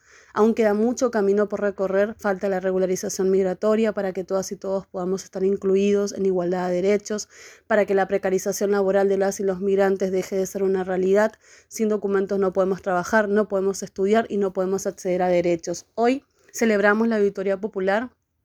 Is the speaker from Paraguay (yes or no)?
yes; Paraguay; now in Argentina; soy migrante paraguaya en Argentina hace 17 años